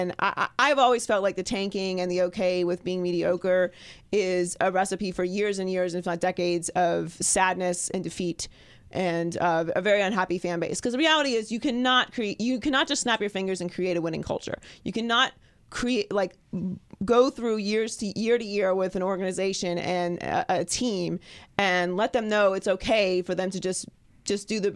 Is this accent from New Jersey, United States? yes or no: no; Pittsburgh, Pennsylvania, United States; And I'm not a big fan of Cleveland. I'm from Pittsburgh, okay?